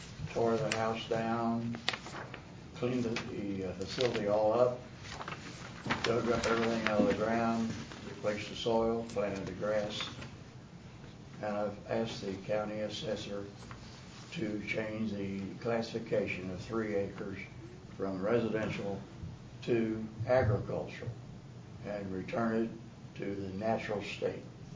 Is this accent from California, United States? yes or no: no; Joplin, Missouri, United States; I'm from Joplin, Missouri.